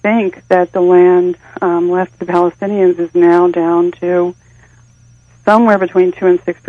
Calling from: Washington, District of Columbia, United States; I'm calling from Washington, D.C.

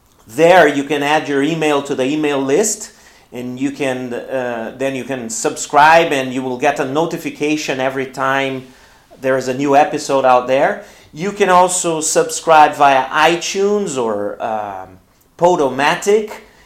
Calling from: Porto Alegre, Rio Grande do Sul, Brazil; English is a second language

